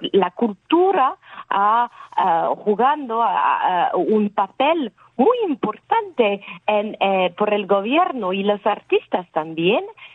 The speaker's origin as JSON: {"language": "Spanish", "country": "France", "accent": "French", "second_language": "Spanish"}